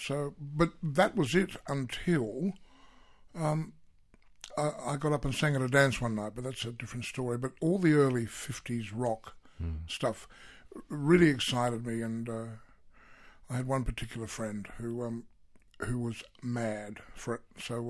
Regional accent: Sydney, New South Wales, Australia; I was just your typical kid, and footy and cricket and surfed, and I grew up on Sydney's northern beaches

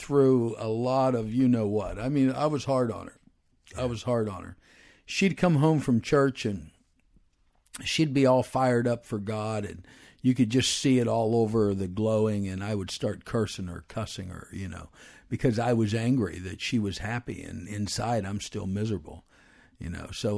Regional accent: Pennsylvania, United States; So we moved 1,000 miles away, back and stuff to like my hometown. and we moved back to Pennsylvania.

